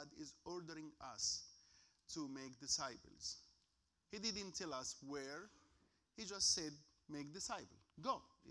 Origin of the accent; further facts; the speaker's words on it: Egypt; English is a second language; moved away as an adult; I'm from Middle East. I grew up in Egypt. I spent most of my life in Egypt, over 30 years in Egypt.